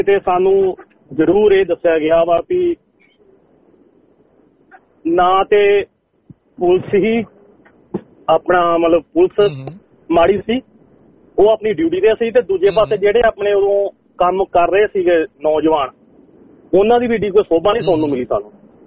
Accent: Punjab, India; ਮੇਰਾ ਪਿੰਡ ਹੈਗਾ ਡਿਸਟ੍ਰਿਕਟ ਅੰਮ੍ਰਿਤਸਰ ਦੇ ਵਿੱਚ

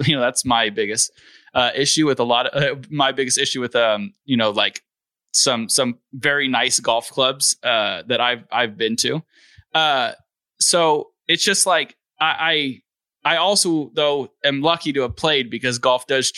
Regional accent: Valencia, California, United States; even if I grew up where I grew up in Valencia, which is a pretty nice town.

